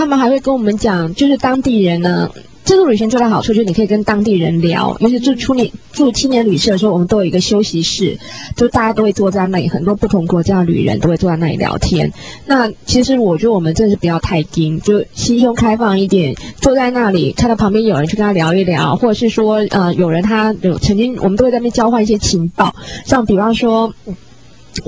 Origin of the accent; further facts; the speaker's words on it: Taiwan; 我刚开始我都会用我们台湾人那种想法